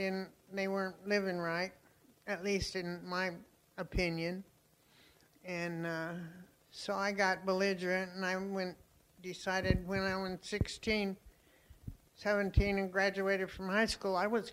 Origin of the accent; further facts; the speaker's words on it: Colorado, United States; born there; And anyway, I was born in Colorado. My parents were there.